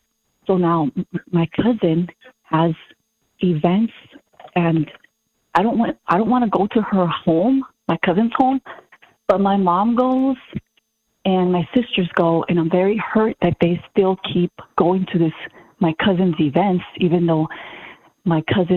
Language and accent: English; California, United States; Well, first of all, I'm from California